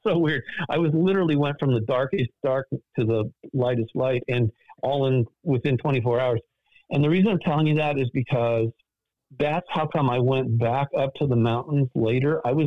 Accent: Malibu, California, United States; Okay, so I grew up in Malibu back in the 60s. It's when I moved there when I was like 2.

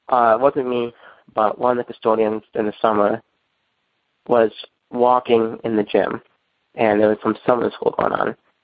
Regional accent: Minooka, Illinois, United States; I'm from Minooka, Illinois.

